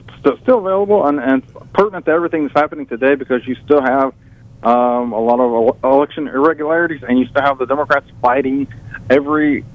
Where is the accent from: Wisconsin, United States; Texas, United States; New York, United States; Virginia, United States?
Virginia, United States; I do remember Terry McAuliffe here in my home state, Virginia, where I live.